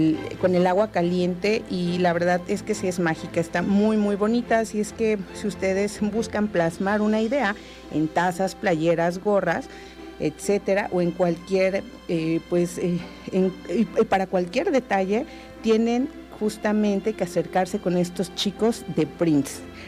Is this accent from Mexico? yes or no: yes; Mexico; estas tradiciones que nosotros tenemos como mexicanos, como mexicanas